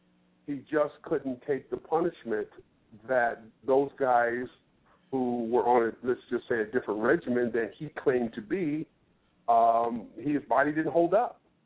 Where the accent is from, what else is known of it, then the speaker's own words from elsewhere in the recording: Los Angeles, California, United States; I'm from Los Angeles, so I grew up playing basketball, you know, as a kid with Ronnie Lott.